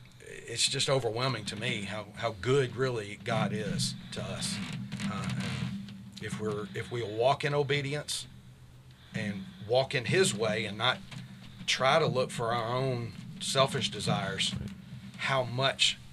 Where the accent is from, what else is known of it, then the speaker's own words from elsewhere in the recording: Kentucky, United States; I'm from Western Kentucky